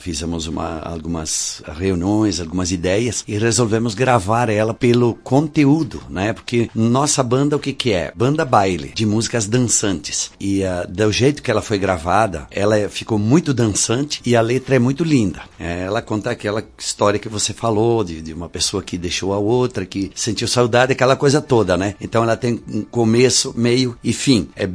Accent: Marau, Rio Grande do Sul, Brazil; Eu moro aqui, sou de Marau, né?

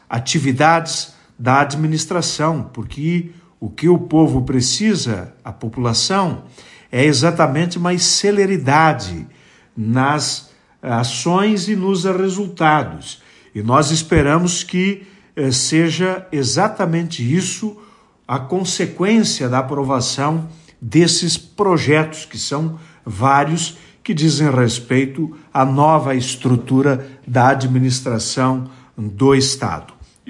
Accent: Marau, Rio Grande do Sul, Brazil; do meu município, da minha terra, de Marau

